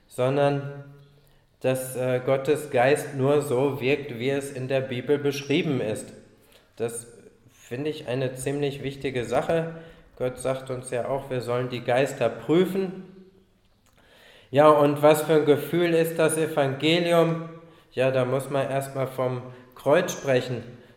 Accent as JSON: {"language": "German", "town": "Leverkusen", "region": "North Rhine-Westphalia", "country": "Germany", "tie": "born there", "said": "letztes Jahr, da war ja meine Geburtsstadt Leverkusen mal in der Bundesliga deutscher Meister."}